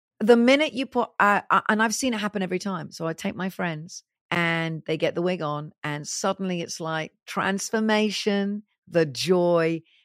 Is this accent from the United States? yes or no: no; United Kingdom; I'm a Brit and I live in Britain and I live here.